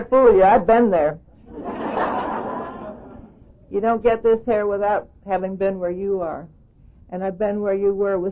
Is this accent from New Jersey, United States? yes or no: no; Pennsylvania, United States; born there; I was born in Pennsylvania. I'm an only child.